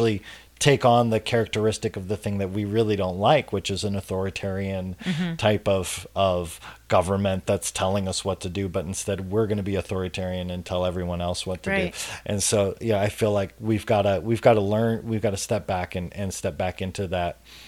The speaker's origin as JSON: {"language": "English", "town": "Salem", "region": "Oregon", "country": "United States", "tie": "born or raised there", "said": "And being, you know, growing up in the Salem, Portland area, half of my upbringing, I, you know, have an affinity for that community."}